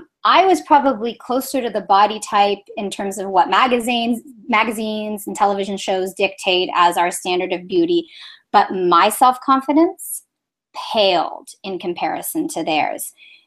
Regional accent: Toronto, Ontario, Canada; I grew up in Toronto, Canada, which isn't exactly known for its beaches

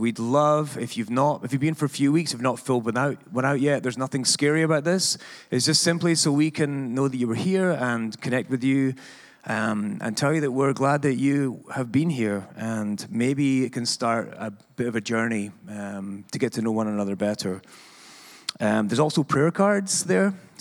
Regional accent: Scotland, United Kingdom; also born or lived in Olympia, Washington; I'm from Scotland

